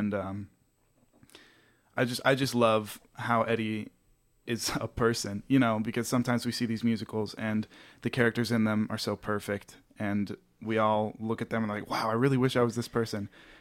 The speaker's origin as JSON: {"language": "English", "town": "Prescott", "region": "Arizona", "country": "United States", "tie": "born or raised there", "said": "I grew up in Prescott, Arizona, which is, the northern part"}